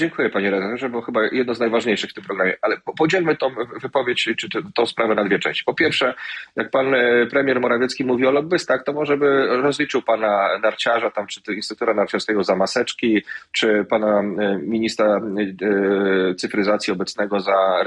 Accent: Szczecin, West Pomeranian Voivodeship, Poland; ja pochodzę ze Szczecina, z województwa zachodniopomorskiego

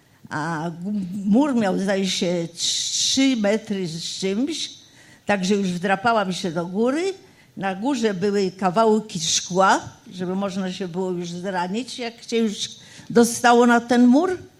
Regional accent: Warsaw, Masovian Voivodeship, Poland; Ja jestem warszawianką, urodziłam się w Warszawie.

